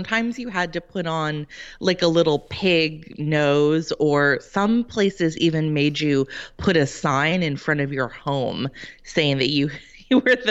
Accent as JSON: {"language": "English", "region": "California", "country": "United States", "tie": "born or raised there", "said": "I grew up in California in the 1980s, which was a pretty, you know, image-obsessed time and place"}